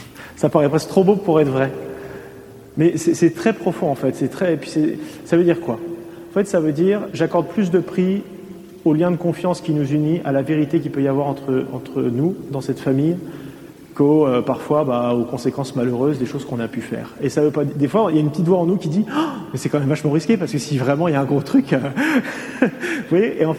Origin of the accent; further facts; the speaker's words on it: the Alps, France; Moi, je viens des Alpes, ma mère est des Hautes-Alpes, donc les Alpes du Sud.